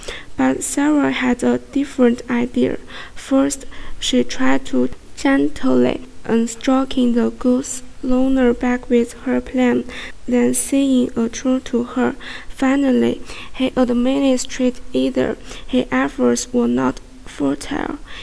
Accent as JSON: {"language": "English", "town": "Urumqi", "region": "Xinjiang", "country": "China", "second_language": "English", "said": "I come from Urumqi in Xinjiang, of the northwestern of China."}